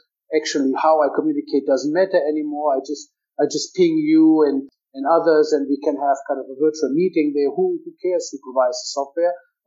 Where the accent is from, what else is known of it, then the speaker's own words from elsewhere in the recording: Hannover, Lower Saxony, Germany; my hometown is Hannover, which happens to be the city where, and it doesn't even exist anymore, it's the biggest IT show in the world.